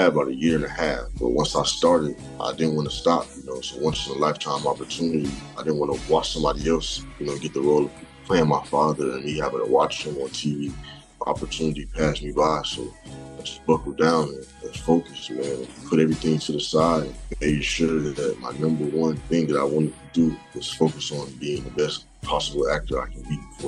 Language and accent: English; Miami, Florida, United States; he was going to move me from my hometown, Miami, to L.A.